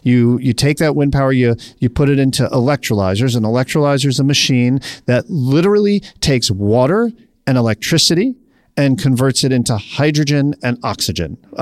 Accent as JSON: {"language": "English", "region": "East Coast", "country": "United States", "tie": "born or raised there", "said": "When I graduated from college, I grew up on the East Coast. I went to college in New York City."}